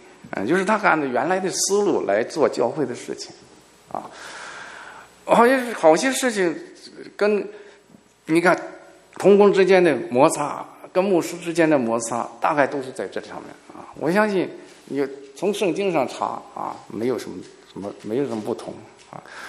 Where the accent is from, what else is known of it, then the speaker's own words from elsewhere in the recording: China; 他就发现我是从大陆来的啊